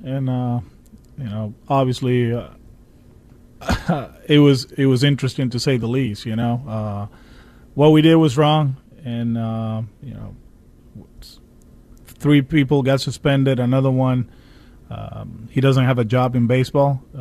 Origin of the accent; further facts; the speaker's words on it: Caguas, Puerto Rico; If I wasn't ready for it, I'll be in Caguas back home just with the kids and doing other stuff in my hometown.